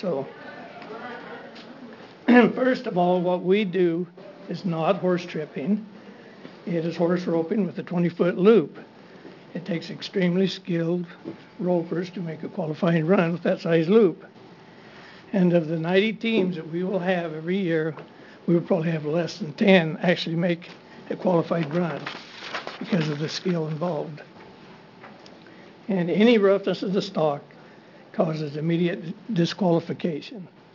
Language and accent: English; Jordan Valley, Oregon, United States; I'm from Jordan Valley.